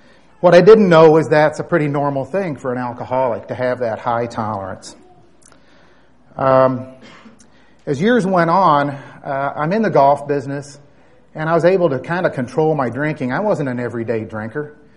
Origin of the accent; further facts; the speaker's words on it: Goshen, Indiana, United States; I was born in Goshen, Indiana, raised there.